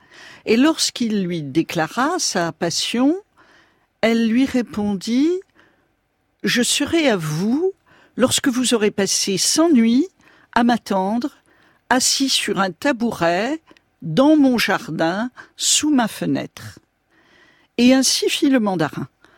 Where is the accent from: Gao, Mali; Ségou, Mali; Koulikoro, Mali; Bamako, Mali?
Bamako, Mali; born there; Je suis née à Bamako, ça pourrait être le début d'un conte.